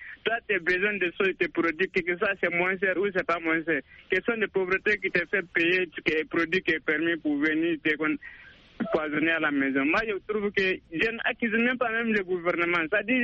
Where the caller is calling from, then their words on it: Gagnoa, Gôh-Djiboua, Côte d’Ivoire; Je suis de Gagnoua.